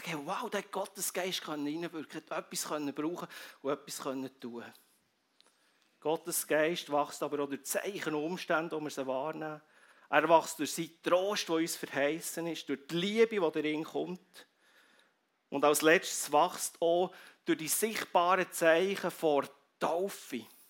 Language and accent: German; Switzerland; Wir als Schweizer, es ist ja ein bisschen schizophren manchmal, wir brauchen so viel Sicherheit.